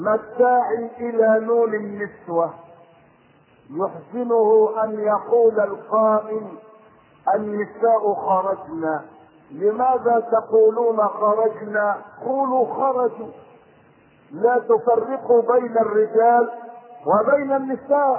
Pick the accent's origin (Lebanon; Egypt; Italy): Egypt; الذي يفخر به الناس عندنا في مصر